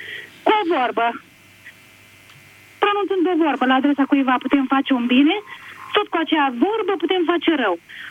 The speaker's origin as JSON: {"language": "Romanian", "town": "Milișăuți", "region": "Suceava County", "country": "Romania", "said": "din Milișăuți, Suceava."}